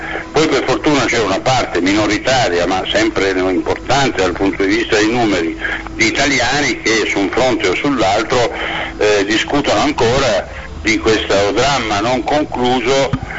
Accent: Casale Monferrato, Piedmont, Italy; born there; Sono nato in una città piemontese, Casale Monferrato

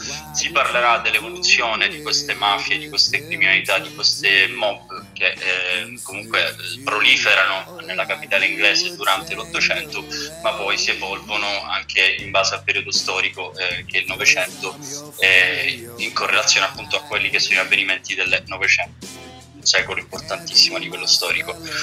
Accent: Sicily, Italy; anche perché sono siciliano e non suonerebbe benissimo

